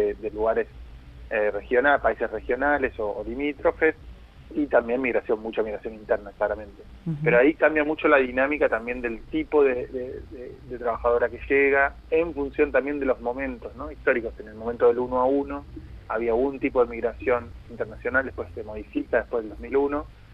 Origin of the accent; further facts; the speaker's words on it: Corrientes, Argentina; en la ciudad de Corrientes. Además soy de Corrientes.